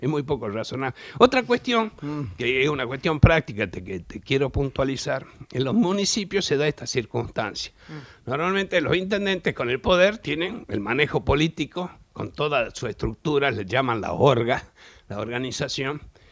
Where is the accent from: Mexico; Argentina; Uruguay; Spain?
Argentina; Salta; Soy de Salta y hago falta.